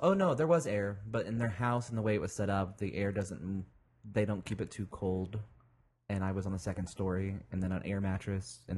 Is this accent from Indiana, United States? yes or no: yes; Indiana, United States; and then I'd go back to my hometown, which is only 45 minutes from Indy, you know, visit my parents